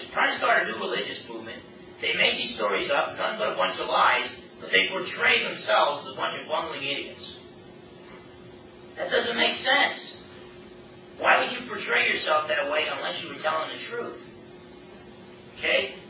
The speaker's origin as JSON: {"language": "English", "region": "New Jersey", "country": "United States", "said": "I'm from New Jersey, so I couldn't turn it down. And I got to visit my relatives and all."}